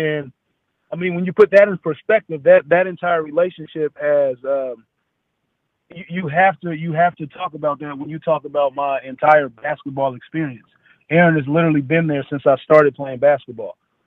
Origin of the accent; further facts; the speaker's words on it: Portland, Oregon, United States; now in Kansas, United States; And we're from Portland, and now we're both at Kansas as roommates.